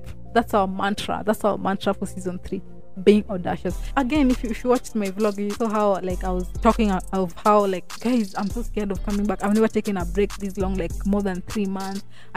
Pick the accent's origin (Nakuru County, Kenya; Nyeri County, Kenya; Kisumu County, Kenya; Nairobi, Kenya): Kisumu County, Kenya; Kisumu; I'm always like, okay, I'm a podcaster from Kisumu.